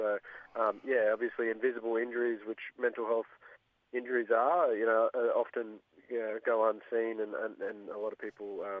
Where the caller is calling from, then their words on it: Brisbane, Queensland, Australia; Brisbane.